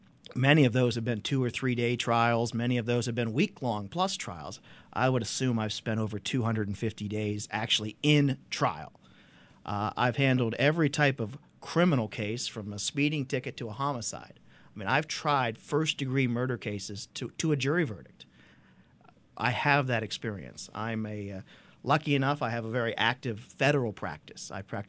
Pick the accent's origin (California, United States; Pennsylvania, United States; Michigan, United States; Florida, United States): Pennsylvania, United States; Oil City; I'm 43 years old. I've lived in Venango County my entire life. I was born in Oil City. I've resided there my whole life. My mother and father are here. My grandparents are from Venango County.